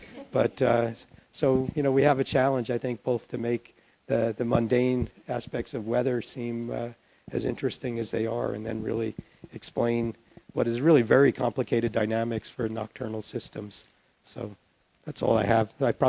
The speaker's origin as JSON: {"language": "English", "region": "New Jersey", "country": "United States", "said": "I'm from New Jersey, so don't take the pronunciation from me."}